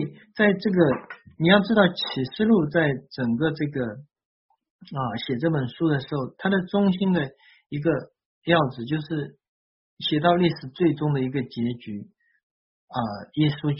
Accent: Shanghai, China; 或者是说我们上海人还记得那个时候那个肝炎也其实过去也没有多久

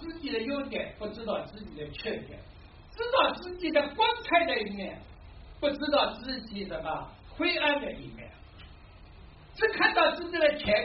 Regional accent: Shanghai, China; accent: Shanghainese; 我有标志的上海话，地地道道上海话，

